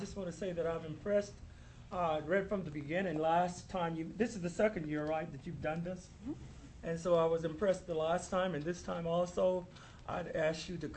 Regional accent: Chugiak, Alaska, United States; now in Juneau, United States; my hometown is Chugiak, but I live here in Juneau now, where I work for the state.

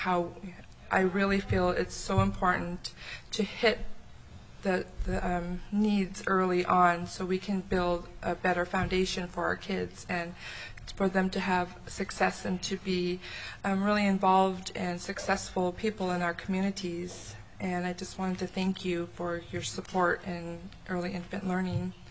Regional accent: Metlakatla, Alaska, United States; this is my son, Aaron, and we are from Metlakatla, and thank you for meeting with us today.

